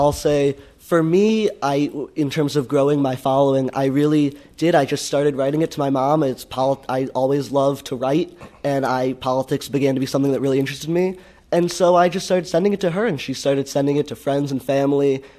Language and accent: English; St. Louis, Missouri, United States; growing up in St. Louis and being politically involved, I have to say it's been a really great place to kind of grow up in political engagement